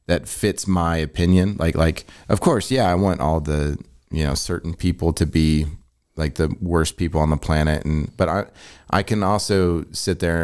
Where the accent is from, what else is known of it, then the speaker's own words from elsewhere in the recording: Illinois, United States; I'm from Illinois, which I mean, it is by far one of the most corrupt states in the nation.